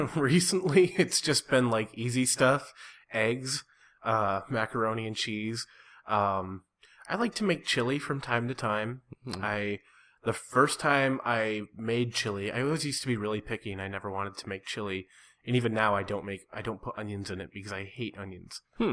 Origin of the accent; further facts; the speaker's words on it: Cadillac, Michigan, United States; also born or lived in Traverse City; I come from Cadillac, Michigan. I moved to Traverse City, Michigan. Then I moved down here. I'm taking steps every time I move. I move to a bigger city, it seems like.